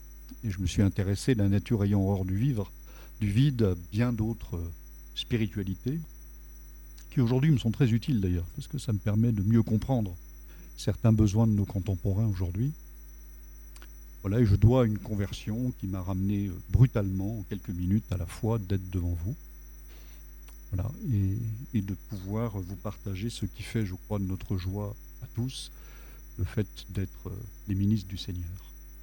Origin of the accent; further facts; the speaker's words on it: Grand Est, France; also born or lived in southern France; Je suis né dans le sud de la France, mais j'ai grandi en Alsace, dans le diocèse de Strasbourg, qui est mon diocèse d'incardination.